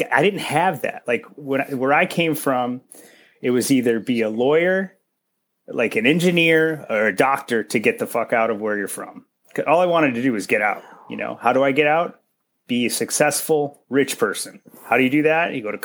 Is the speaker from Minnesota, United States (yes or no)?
no; Michigan, United States; I grew up in a bunch of spots. My parents moved around early on and they split up and I went back and forth between the two. But this place that I talk about, what I refer to was Northern Michigan.